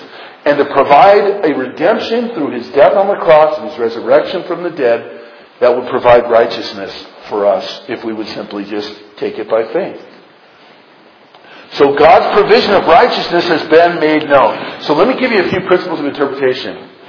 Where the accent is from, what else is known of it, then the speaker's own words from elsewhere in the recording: California, United States; You guys are going to cut me some slack because I'm from California, right?